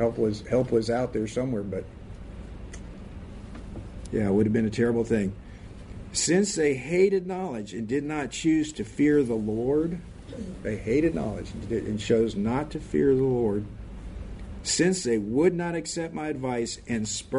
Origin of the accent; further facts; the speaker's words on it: Tacoma, Washington, United States; born there; I was born in Tacoma, Washington, and out in the Pacific area, northwest there.